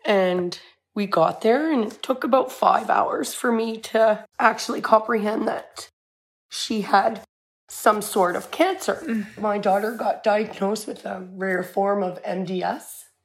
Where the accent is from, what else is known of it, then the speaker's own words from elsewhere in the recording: Salmon Arm, British Columbia, Canada; I'm from Salmon Arm, British Columbia.